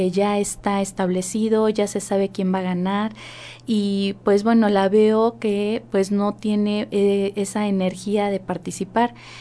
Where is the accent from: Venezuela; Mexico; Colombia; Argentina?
Mexico; es un hecho histórico que como mexicanos debemos de realizar